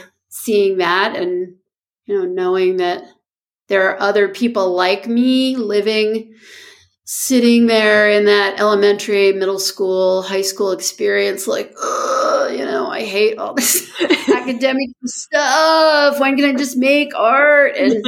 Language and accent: English; New York, United States; growing up near New York City, you would go to the Met to see something infamous.